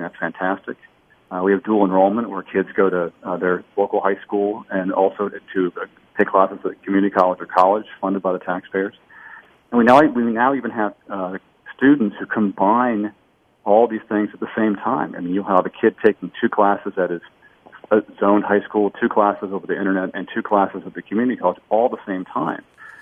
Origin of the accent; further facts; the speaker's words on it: Tampa, Florida, United States; And I'm very proud to both donate to and fundraise for two magnets in my hometown of Tampa.